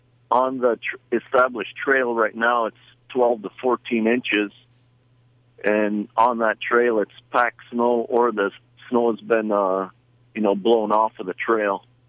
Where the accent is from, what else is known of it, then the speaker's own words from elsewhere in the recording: Bethel, Alaska, United States; I grew up here in Bethel.